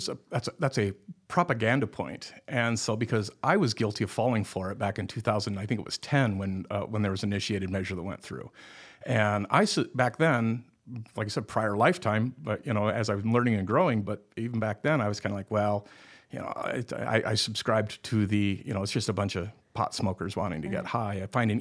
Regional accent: South Dakota, United States; One, this is my home, too. I'm born and raised in South Dakota. This is a great place to be.

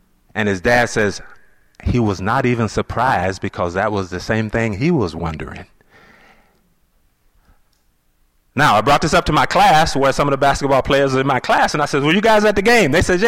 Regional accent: Tennessee, United States; Dr. King was an example for me because I grew up in Tennessee and he was in Memphis when I was a little boy.

